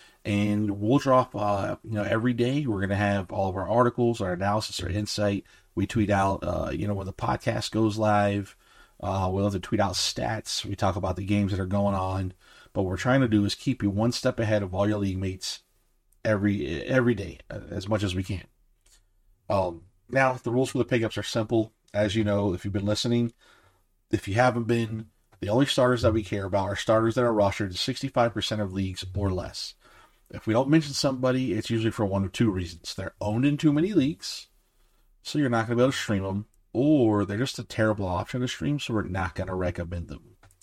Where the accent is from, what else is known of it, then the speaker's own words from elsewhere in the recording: Texas, United States; And I'm from Texas, and pretty much the only places we went to, like, theme park-wise, would be Six Flags Over Texas